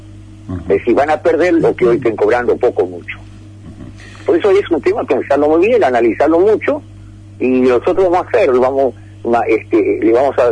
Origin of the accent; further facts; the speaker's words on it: Argentina; Somos todos argentinos, todos debemos apostar a nuestro país